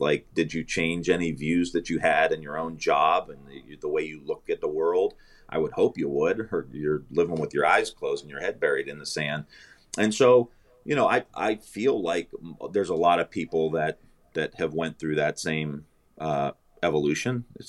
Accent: Youngstown, Ohio, United States; When people hear that I'm from the Youngstown area, there's immediate rapport, because they know that I know what they've been through.

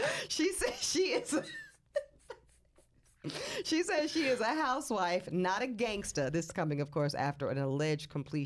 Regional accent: Louisiana, United States; born there; I was born in Louisiana. I have a special place in my heart for this Southern rap culture.

